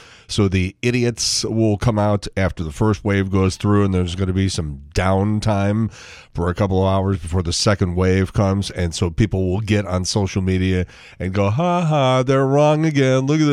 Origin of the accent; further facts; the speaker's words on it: Chicago, Illinois, United States; I'm from Chicago, as you know. And so, you know, I guess I lean towards the Bears a little bit.